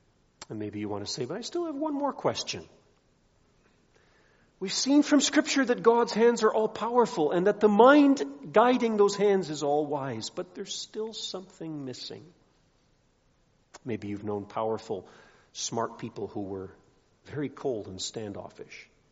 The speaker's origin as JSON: {"language": "English", "country": "Nigeria", "tie": "born or raised there", "said": "Children, maybe you remember me telling you more often growing up in Nigeria, that wretched bitter pill for malaria we had to swallow, chloroquine."}